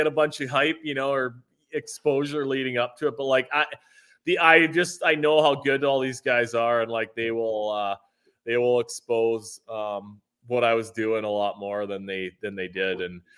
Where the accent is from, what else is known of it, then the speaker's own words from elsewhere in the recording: Kenora, Ontario, Canada; in my hometown, this tournament called the Kenora Bass International started in 1988.